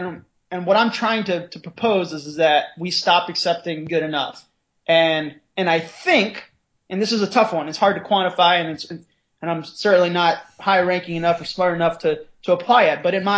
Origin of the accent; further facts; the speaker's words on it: United States; I'm an American, you know, I want, I am a professional